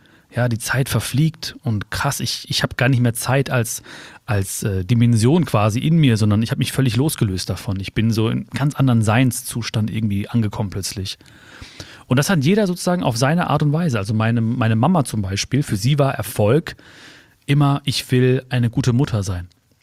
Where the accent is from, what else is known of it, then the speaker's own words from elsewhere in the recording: North Rhine-Westphalia, Germany; Und ich bin halt hier geboren zwischen oder mit zwei Kulturen. Ja, ich bin auf der Straße sozusagen des Ruhrgebiets geboren und aufgewachsen und zu Hause war die indische Kultur.